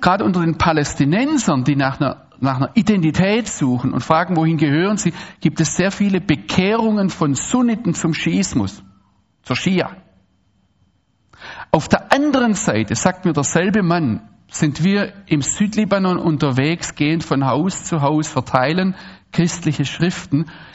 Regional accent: Baden-Württemberg, Germany; Dann sage ich, ich komme aus Deutschland.

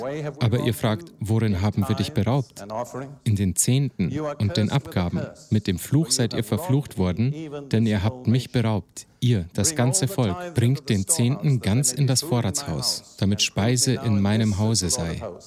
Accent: United Kingdom; Ich bin Brite durch und durch.

